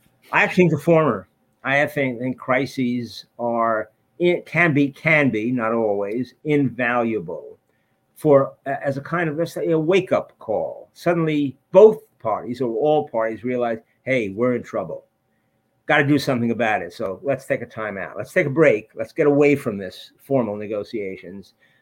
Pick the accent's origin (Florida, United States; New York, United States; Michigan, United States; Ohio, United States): New York, United States; New York City; I grew up in New York City, and there's a lot of bad things going on where I grew up in New York City.